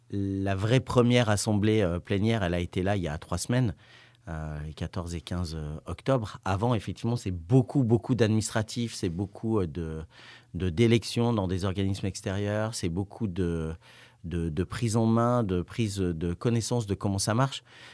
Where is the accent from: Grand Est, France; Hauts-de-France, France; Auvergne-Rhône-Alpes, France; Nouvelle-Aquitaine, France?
Auvergne-Rhône-Alpes, France; Moi, je viens du Trièves à la base